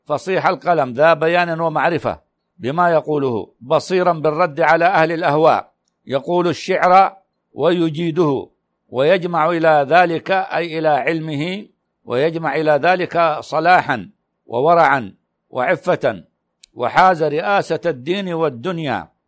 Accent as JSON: {"language": "Arabic", "country": "Saudi Arabia", "said": "يوم الخميس الموافق عندنا في السعودية الثاني من صفر"}